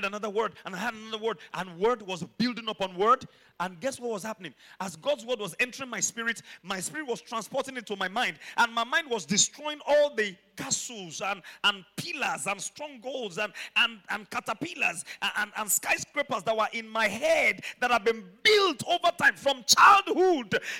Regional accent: Mokola, Oyo, Nigeria; When I was growing up in Mokola, we believed, we were told, and we saw that the only way we had a future was to go abroad. So we did everything to go abroad.

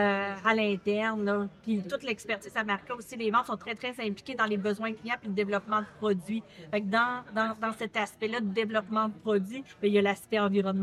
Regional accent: Île-aux-Grues, Quebec, Canada; Moi, je viens de l'Île-aux-Grues, qui est une petite île dans le milieu du Saint-Laurent.

